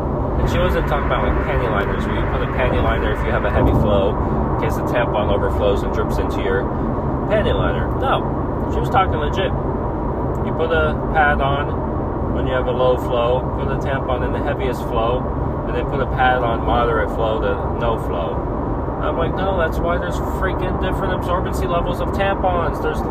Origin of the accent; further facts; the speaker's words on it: Pennsylvania, United States; born there; The only thing that shows I'm from Pennsylvania is my birth certificate.